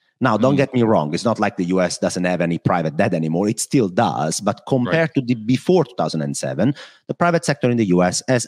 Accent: Italy; now in Netherlands; Unfortunately for me, in the dark and cloudy Netherlands. And not in my hometown in Italy.

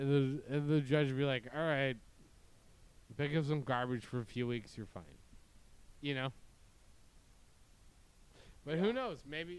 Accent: Winnipeg, Manitoba, Canada; It's Winnipeg, man. My hometown.

